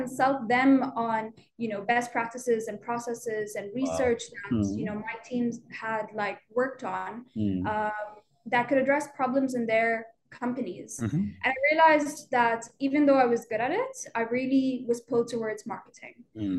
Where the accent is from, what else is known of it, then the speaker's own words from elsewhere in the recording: Bahrain; So I've been born and raised in Bahrain, which is mm-hmm. in the Middle East, for those who aren't aware. We're a small island country